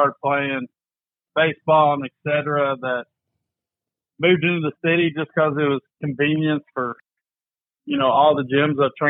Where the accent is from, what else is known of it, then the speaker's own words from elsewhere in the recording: Kingston Springs, Tennessee, United States; now in Nashville, United States; So I'm originally from Kingston Springs, Tennessee.